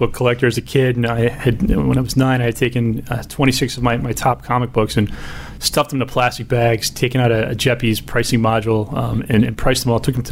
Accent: Pikesville, Maryland, United States; I grew up on the mean streets of Pikesville, Maryland.

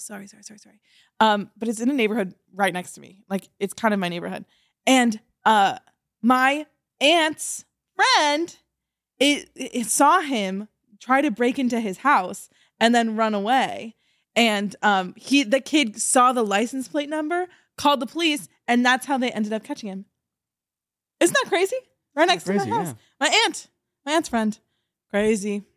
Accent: Mission Viejo, California, United States; Well, I am from Mission Viejo. And that is in Orange County.

